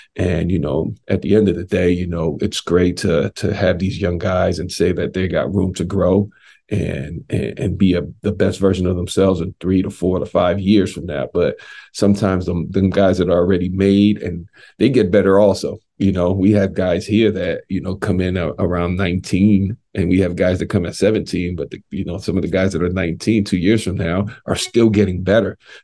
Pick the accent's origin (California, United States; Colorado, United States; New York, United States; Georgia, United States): New York, United States; I'm a huge New York Knicks fan, born and raised in New York.